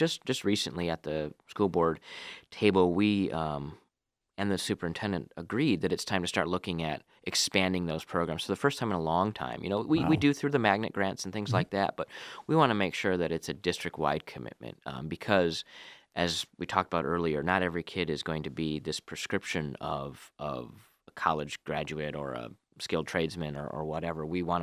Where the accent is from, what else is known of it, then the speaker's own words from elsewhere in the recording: Lansing, Michigan, United States; Growing up in Lansing, going to East Michigan State, I always was a Spartan through and through